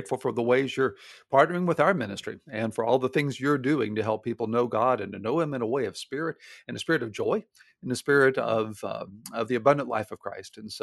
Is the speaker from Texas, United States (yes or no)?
yes; Houston, Texas, United States; I grew up in Houston, Texas.